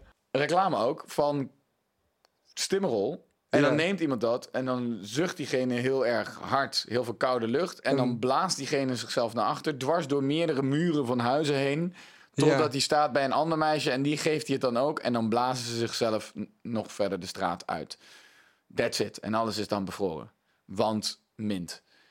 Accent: Gelderland, Netherlands; Ik kwam uit Gelderland, niet uit Brabant.

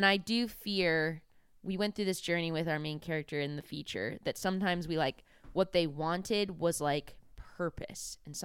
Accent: California, United States; I'm going to play up that I'm from California. I think that's going to hit in the Midwest.

